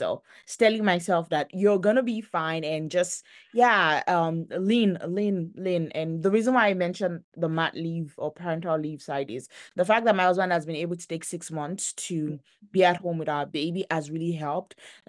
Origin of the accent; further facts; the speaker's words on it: Nigeria; moved away as an adult; also born or lived in Denver, United States; I was born and raised in Nigeria. And when I turned like 19 or 20 years old, I was done with my university education. So I actually moved to the United States. I was living in Denver, Colorado